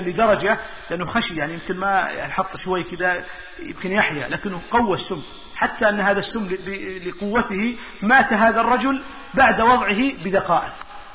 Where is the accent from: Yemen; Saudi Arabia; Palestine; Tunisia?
Saudi Arabia; عندنا في السعودية وفي اليمن يرجعون إلى هذا